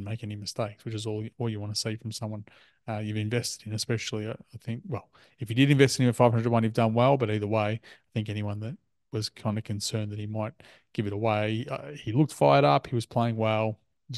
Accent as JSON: {"language": "English", "country": "Australia", "lives_now": "United States", "said": "And it is quite weird being an Australian and having very different experience, we'll call it."}